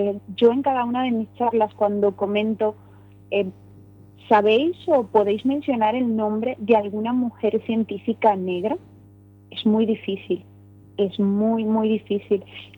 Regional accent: Venezuela; moved away; Cuando me encuentro en España como una mujer migrante y empiezo a ver que la lectura que hacen las personas de mí es diferente a la que se hacía en mi país de origen, en Venezuela

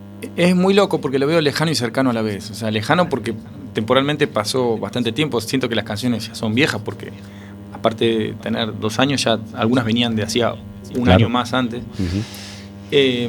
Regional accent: Argentina; moved away; Yo me fui de Argentina, pero no me siento lejos. Tiene que ver con esto del disco que hablamos, ¿no? De sentirme bien argentino.

